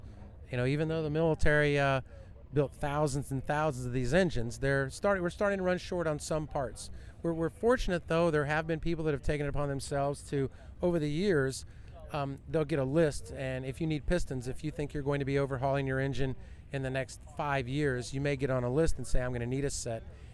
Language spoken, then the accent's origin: English; Florida, United States; I'm a cracker. I'm a Florida cracker. I was born and raised in Florida, and I think it's great.